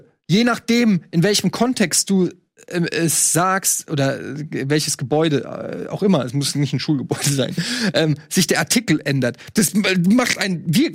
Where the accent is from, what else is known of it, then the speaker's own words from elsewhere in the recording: Germany; klingt jetzt bescheuert, dass ich das als Deutscher sage, aber ich finde die deutsche Sprache nicht besonders sexy.